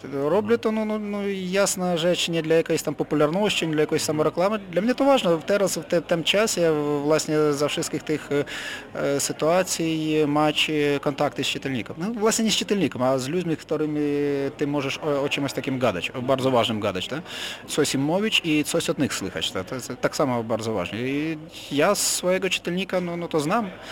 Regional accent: Kharkiv, Kharkiv Oblast, Ukraine; Polish is a second language; Dlatego, że Charków to duże ukraińskie miasto.

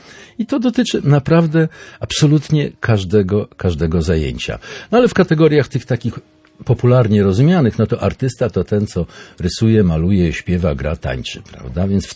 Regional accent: Lublin, Lublin Voivodeship, Poland; now in Gdańsk, Poland; Ja genetycznie jestem lubelski. No i chociaż większość życia spędziłem już w Gdańsku i mam nadzieję, że mogę o sobie mówić, że jestem gdańszczaninem, ale gdzieś tam sentyment do Lublina zawsze będzie, do kraju rodzinnego.

